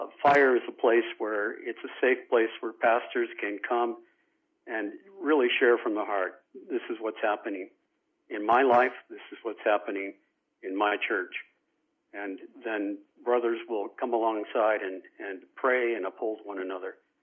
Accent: Boston, Massachusetts, United States; born there; I was born outside of Boston, Massachusetts, into a family that was really not a Christian family.

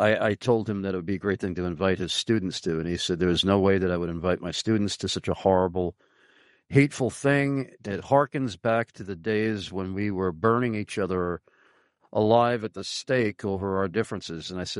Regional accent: Carlisle, Pennsylvania, United States; right here in my hometown, Carlisle, Pennsylvania

